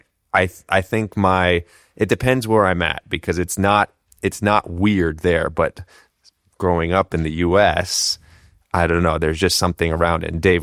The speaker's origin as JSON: {"language": "English", "town": "Boulder", "region": "Colorado", "country": "United States", "tie": "born or raised there", "said": "growing up in Boulder and being hippie vein adjacent"}